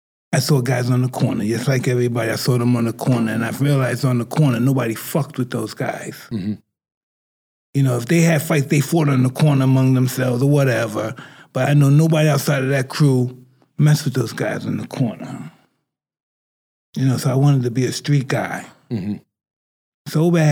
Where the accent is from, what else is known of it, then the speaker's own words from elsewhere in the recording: Brooklyn, New York, United States; I grew up in Brooklyn, New York. Mm-hmm. Listen, at one time it looked nice. And then I realized that we had to move.